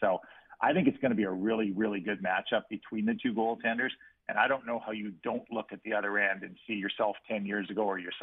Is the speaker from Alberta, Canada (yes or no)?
no; Toronto, Ontario, Canada; when I was growing up in Toronto.